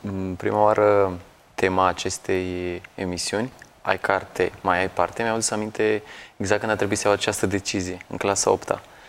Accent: Pătrăuți, Suceava County, Romania; Acum, mergând acasă, din comuna mea, Pătrăuți, unde m-am născut, în Suceava

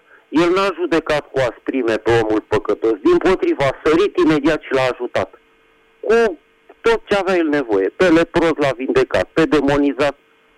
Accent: Bucharest, Romania; din București.

